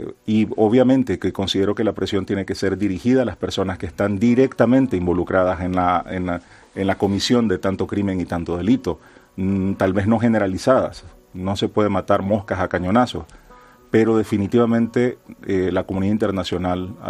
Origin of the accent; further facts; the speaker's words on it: Managua, Nicaragua; Yo soy de Managua, pero... lo que siempre digo, aunque tengo la vertiente española, porque también soy español y amo España, Nicaragua es mi centro, Nicaragua es mi ombligo, Nicaragua es lo que me define.